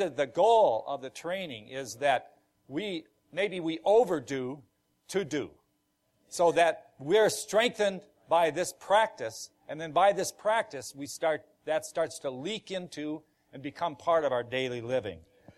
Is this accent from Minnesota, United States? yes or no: yes; Brooklyn Park, Minnesota, United States; I'm from Brooklyn Park, Minnesota, which is a suburb of Twin Cities, Minneapolis, St. Paul.